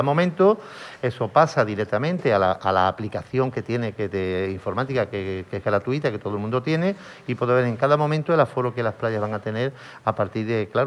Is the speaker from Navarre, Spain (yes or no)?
no; Chipiona, Andalusia, Spain; las excelencias y las riquezas cultural y atractivos que tiene mi pueblo, que es maravilloso. Estáis todos invitadísimos a visitar Chipiona cuando queráis